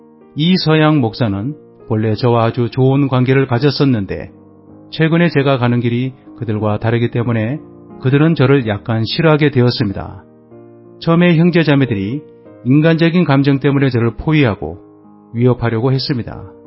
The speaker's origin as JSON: {"language": "Korean", "town": "Yongam", "country": "South Korea", "tie": "born or raised there", "said": "육신으로 말하면 용암은 저의 고향입니다."}